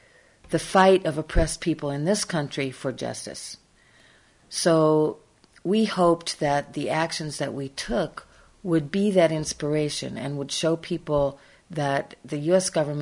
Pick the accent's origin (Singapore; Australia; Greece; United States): United States; Iowa; I was brought up in Iowa.